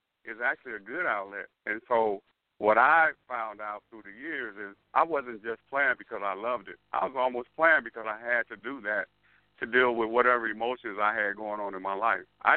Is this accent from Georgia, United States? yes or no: no; Chicago, Illinois, United States; For example, I come from Chicago, and when I grew up there